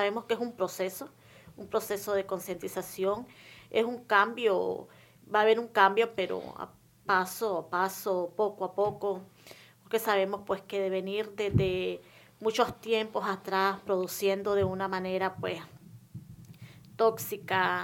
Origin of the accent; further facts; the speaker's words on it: Matagalpa, Nicaragua; Soy una campesina de Matagalpa. Y vengo, pues, de una familia, pues, que trabaja la tierra.